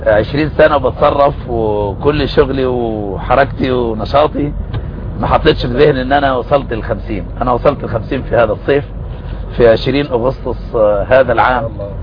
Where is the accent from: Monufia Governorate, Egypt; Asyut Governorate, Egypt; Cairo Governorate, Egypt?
Monufia Governorate, Egypt; Al-Ghouri; الغوري مركز بركه السبع منوفيه. فاحنا من محافظه المنوفيه